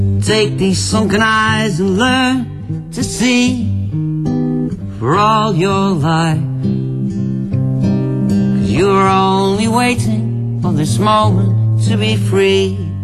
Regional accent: Manchester, North West England, United Kingdom; We're from Manchester, but this song was written by a Liverpudlian, a person from Liverpool, or as we call them, Scousers.

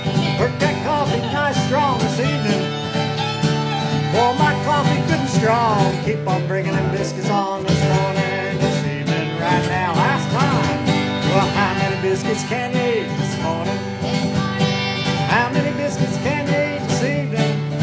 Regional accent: Kansas, United States; We're from Kansas. We don't get much humidity

